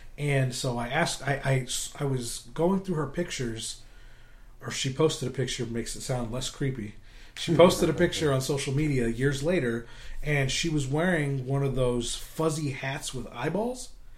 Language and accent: English; St. Louis, Missouri, United States; So anyway, we're all from St. Louis.